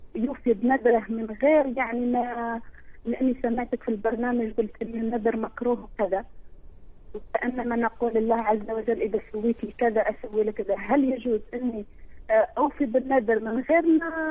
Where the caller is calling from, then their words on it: Algeria; من الجزائر.